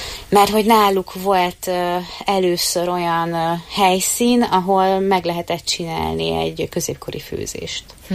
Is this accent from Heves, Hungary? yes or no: yes; Eger, Heves, Hungary; born there; Hát én ugye Egerben születtem